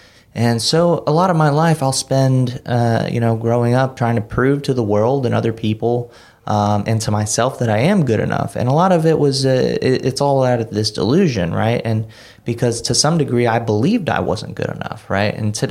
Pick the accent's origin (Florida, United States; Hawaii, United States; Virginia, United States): Florida, United States; West Palm Beach; I'm from West Palm Beach, Florida. My mom and dad, they never married.